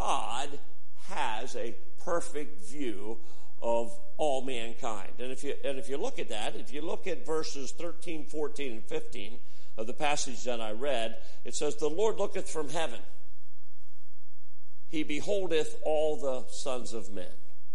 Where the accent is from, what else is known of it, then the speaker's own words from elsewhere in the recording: Freeburg, United States; I can remember growing up in Freeburg, moving back to the area, purchasing the home I have right now